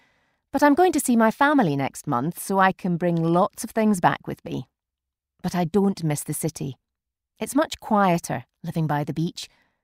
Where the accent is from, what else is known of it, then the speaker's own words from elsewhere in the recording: Edinburgh, Scotland, United Kingdom; moved away as an adult; now in Australia; I moved from Edinburgh in Scotland to a small town in Australia. In Edinburgh, I lived with my sister in a flat in the city centre, and now I'm living in a house by the beach.